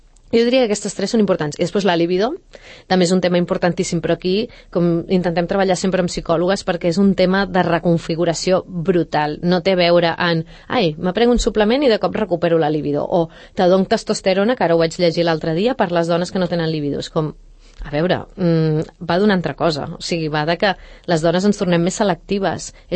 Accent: Valls, Catalonia, Spain; now in Sant Cugat del Vallès, Spain; vaig créixer a Valls. Jo no sóc de Sant Cugat, jo sóc de Valls. Vaig venir a Barcelona a estudiar i em vaig quedar, i després vaig venir a viure aquí en busca de natura i tranquil·litat.

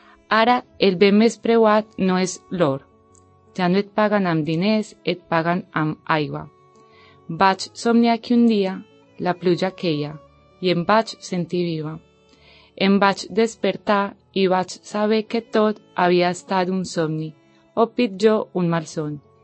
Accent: Colombia; now in Sant Cugat, Spain; soc colombiana, visc a Sant Cugat des de fa un any

